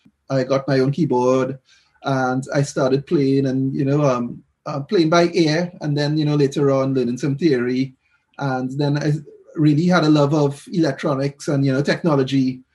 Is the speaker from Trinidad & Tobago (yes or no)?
yes; Trinidad & Tobago; moved away as an adult; now in United Kingdom; I'm actually from Trinidad in the Caribbean. And I've been in the UK since October 2019.